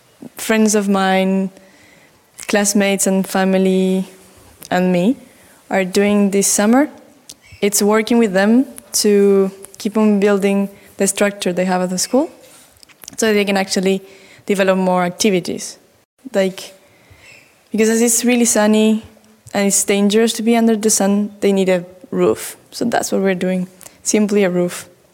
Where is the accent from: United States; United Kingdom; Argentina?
Argentina; from Argentina, and I wanted to tell you a little bit about the project I'm making back home.